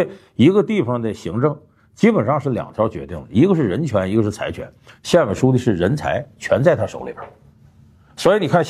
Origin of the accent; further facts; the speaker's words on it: Northeast China, China; 我本身就出生在东北一个普通小县城，有人说我是小镇青年，